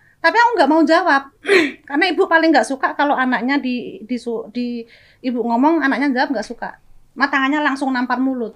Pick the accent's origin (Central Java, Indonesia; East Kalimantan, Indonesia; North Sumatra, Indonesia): Central Java, Indonesia; Pati; Kalau di Pati itu kebetulan nama desa saya itu di Banyutowo. Banyutowo itu mata pencarian sebagian besar adalah nelayan karena di pinggir pantai.